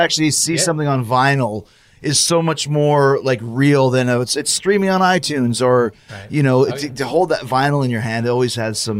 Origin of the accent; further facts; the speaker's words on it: Winnipeg, Manitoba, Canada; I grew up in Winnipeg, Manitoba.